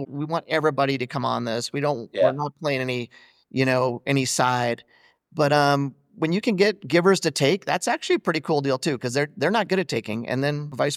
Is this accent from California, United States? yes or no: no; Montana, United States; And growing up in Eastern Montana, I had not been a lot of places. I didn't have a lot of interest in leaving there. I was really happy there.